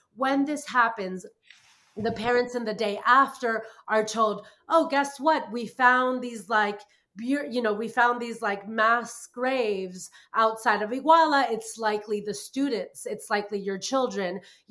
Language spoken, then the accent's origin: English; Miami, Florida, United States; moved away as an adult; now in Mexico City, Mexico; I'm originally from Mexico City, Bob. So I have this this perspective on impunity very much ingrained, and it very much speaks to me. I was born there. I grew up in Miami, of all places, and I hated Miami